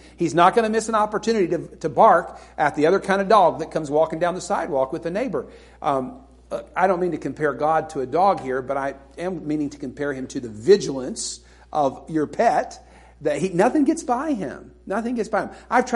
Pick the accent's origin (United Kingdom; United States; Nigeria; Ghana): United States; Tornado Alley; I grew up pretty much in Tornado Alley.